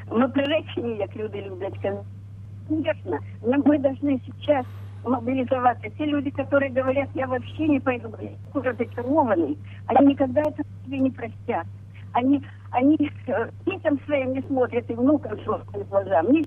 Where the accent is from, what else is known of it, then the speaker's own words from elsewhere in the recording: Kyiv, Ukraine; now in Vinnytsia Oblast, Ukraine; я з Києва і живу на Вінниччині.